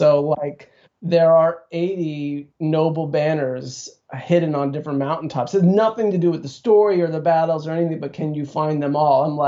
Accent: Midwest, United States; I grew up in the Midwest.

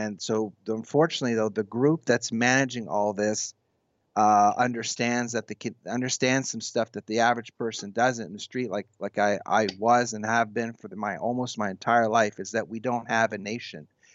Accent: Canada; about being Canadian, being free, and doing the right thing

